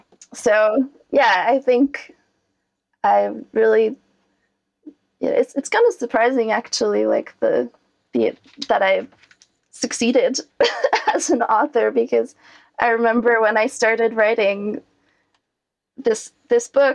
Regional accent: Quebec, Canada; English is a second language; I am Canadian, and I'm French Canadian, so that kind of complicates the cultural question even a bit more. So I think as far as being Quebecois, I think that that does influence my style

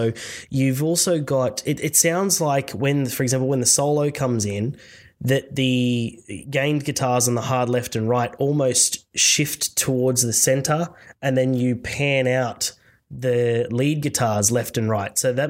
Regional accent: Sydney, New South Wales, Australia; You can tell immediately that I'm from Sydney because I have no idea how to say anything that is down in Melbourne.

